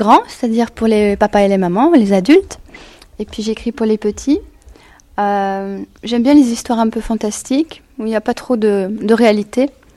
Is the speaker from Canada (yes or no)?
no; France; Je suis française, mais j'aimais pas ma langue et j'avais beaucoup de difficultés.